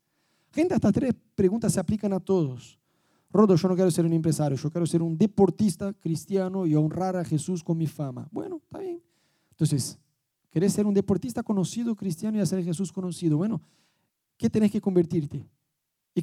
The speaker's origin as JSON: {"language": "Spanish", "country": "Brazil", "second_language": "Spanish", "moved": "yes", "said": "nosotros vivíamos en Brasil, ya sé que los que nos visitan no se dieron cuenta que yo soy brasileño porque hablo español bastante bien. Yo vivía en Brasil"}